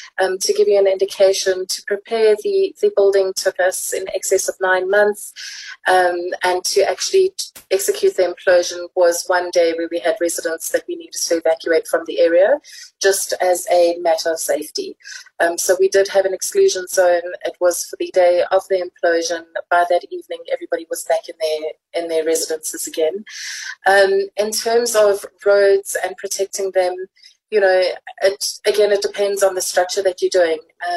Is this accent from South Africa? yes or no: yes; South Africa; we've got a lot to be proud of as South African citizens.